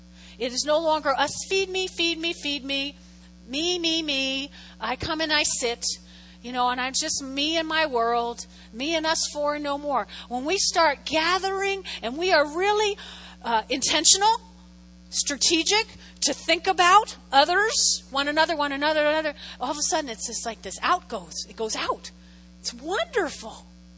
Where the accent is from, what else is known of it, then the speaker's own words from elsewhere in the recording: New Jersey, United States; I'm from North Jersey, right?